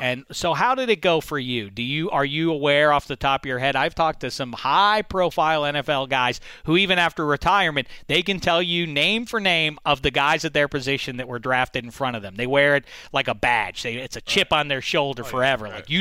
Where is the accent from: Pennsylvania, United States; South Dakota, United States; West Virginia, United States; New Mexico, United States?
Pennsylvania, United States; Pittsburgh; I'm from Pittsburgh.